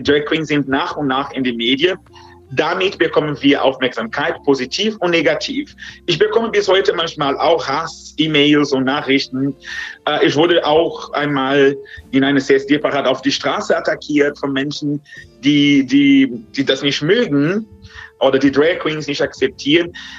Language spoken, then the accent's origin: German; Brazil; German is a second language; Also in dem Land, wo ich herkomme, in Brasilien.